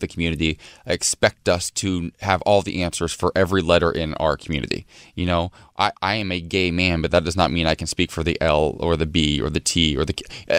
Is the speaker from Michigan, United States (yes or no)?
no; Ohio, United States; Shout out to the Buckeyes, my home state of Ohio as well.